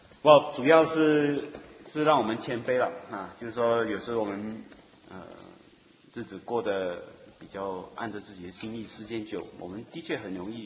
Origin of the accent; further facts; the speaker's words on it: China; 我们中国人有一句话是说挖坑嘛，那最后就自己埋